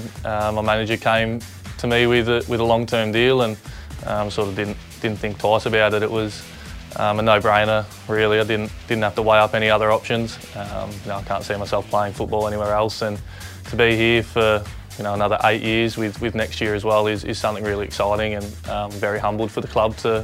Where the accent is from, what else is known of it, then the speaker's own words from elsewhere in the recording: Sydney, New South Wales, Australia; I grew up in Sydney and Sydney's home